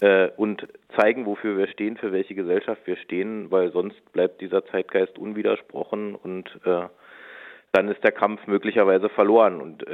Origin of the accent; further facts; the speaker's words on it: Potsdam, Brandenburg, Germany; Ich bin selber Potsdamer.